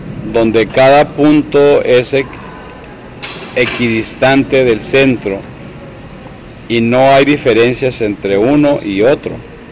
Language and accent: Spanish; Chihuahua, Mexico; como a mí, que soy de Chihuahua, ¿verdad?